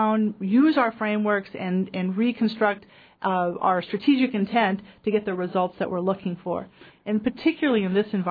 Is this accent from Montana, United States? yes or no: yes; Missoula, Montana, United States; also born or lived in Oregon / Idaho; We came from Oregon, but via Idaho, which is where we lived previously. I'm a Montana girl, and from Missoula, Montana. Very, very used to this kind of environment.